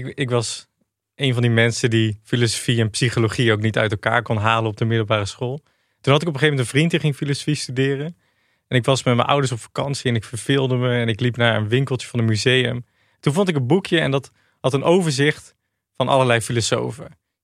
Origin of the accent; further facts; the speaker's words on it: Gelderland, Netherlands; ik woonde in Rotterdam. Voor mij een grote stad. Ik kwam uit de Achterhoek.